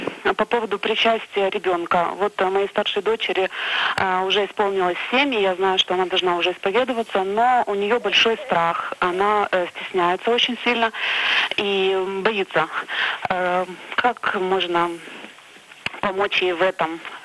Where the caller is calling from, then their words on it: Moldova; Здравствуйте, я звоню из Молдовы.